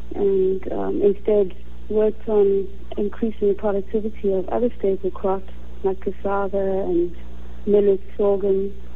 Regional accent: South Africa; Well, South Africa, I'm from South Africa.

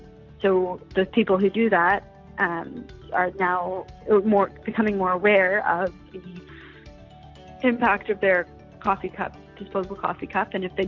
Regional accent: Toronto, Ontario, Canada; I grew up in Toronto and came to Dal in 2011

